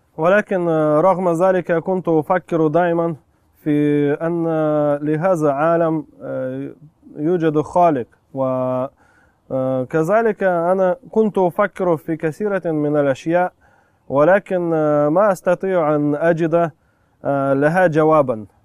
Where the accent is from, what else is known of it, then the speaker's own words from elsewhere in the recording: Russia; born there; Arabic is a second language; أصلا أنا كنت مولود في روسيا، مولود في روسيا في منطقة ما كان فيها الإسلام، ما كان فيها إسلام أصلا، يعني كان فيه بعض مسلمين ولكن الإسلام غير منتشر، خاصة في أيام الشيوعية.